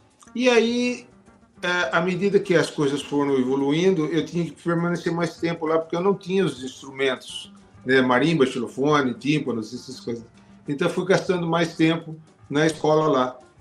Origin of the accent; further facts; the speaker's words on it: Cesário Lange, São Paulo, Brazil; also born or lived in Sorocaba; Eu nasci em Sorocaba por 3 dias, né? Eu não tinha maternidade lá. Mas minha cidade natal é Cesário Lange, dá 147 quilômetros de São Paulo, né? Do lado de Tatuí